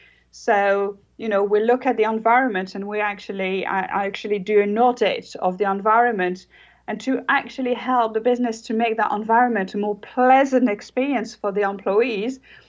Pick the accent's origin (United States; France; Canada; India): France; English is a second language; now in Jersey; Well, I am actually French.